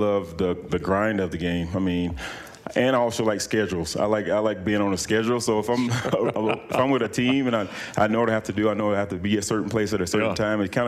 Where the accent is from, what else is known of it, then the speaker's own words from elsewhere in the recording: Lyons, Georgia, United States; South Georgia, Lyons, Georgia, about 5,000 people there. But we've had three or four individuals from my hometown go to the NFL